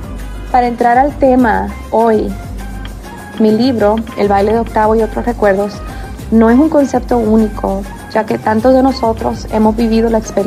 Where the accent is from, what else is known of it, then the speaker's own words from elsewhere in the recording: Puerto Rico; now in Chicago, United States; Yo soy puertorriqueña y tuve la oportunidad de viajar a los Estados Unidos para una vida mejor, como muchos de nosotros anhelamos.